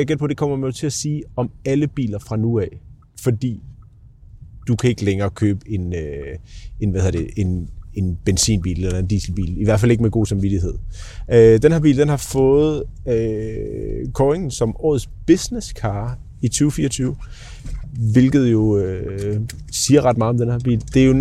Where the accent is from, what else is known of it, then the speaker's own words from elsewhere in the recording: Jutland, Denmark; Jeg kommer selv fra Jylland, har familie der, jeg har et sommerhus.